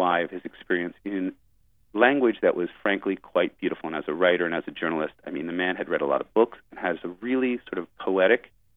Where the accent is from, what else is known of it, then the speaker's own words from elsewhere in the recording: Montana, United States; After we exchanged letters, I flew to Maine. I'm from Montana.